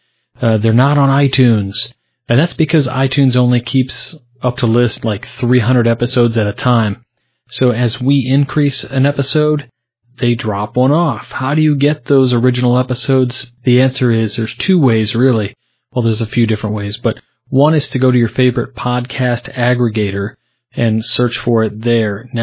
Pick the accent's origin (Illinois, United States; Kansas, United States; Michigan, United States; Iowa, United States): Illinois, United States; And my first foray into the Scottish Rite, of course, was here in my home state of Illinois